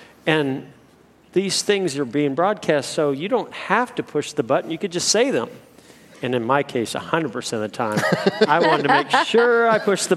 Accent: California, United States; I grew up in California, and the kids I was racing with were basically the same age.

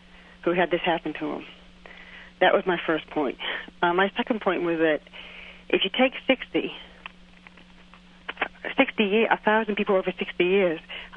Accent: Boston, Massachusetts, United States; I'm 51 years old. I'm from Boston, Massachusetts.

